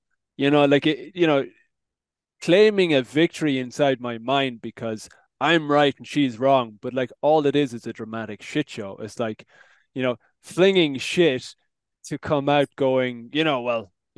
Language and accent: English; Ireland; I come from Ireland.